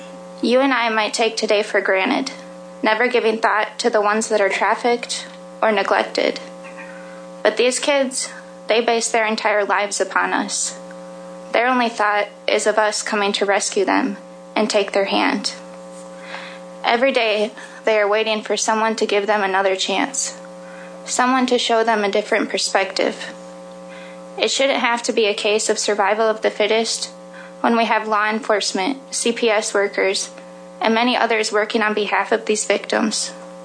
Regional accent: South Dakota, United States; from South Dakota.

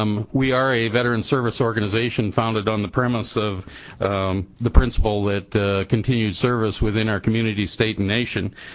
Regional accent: Watertown, South Dakota, United States; I'm from Watertown, South Dakota.

